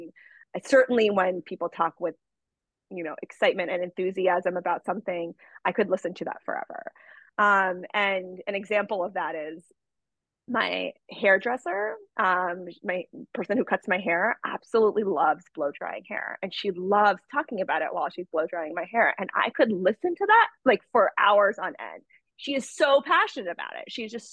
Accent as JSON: {"language": "English", "country": "United States", "said": "Like I am not, like, even though I felt this like nostalgia for my parents' culture, like I'm not Indian. I didn't grow up there."}